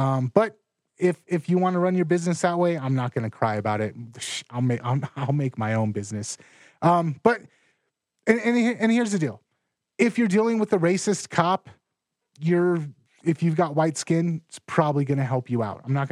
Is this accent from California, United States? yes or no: yes; Los Angeles, California, United States; we grew up in Los Angeles. We grew up in a lot of big cities. My whole family's Mexican.